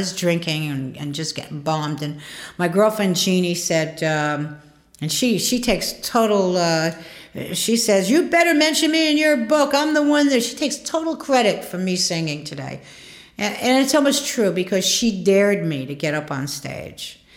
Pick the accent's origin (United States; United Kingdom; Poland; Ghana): Poland; asked me where I was from, and I said, I'm from Poland.